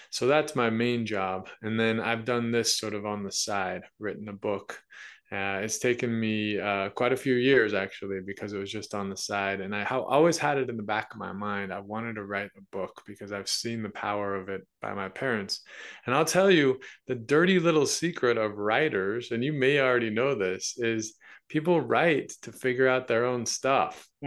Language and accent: English; Salt Lake City, Utah, United States; Yeah, so I grew up mainly in Salt Lake City.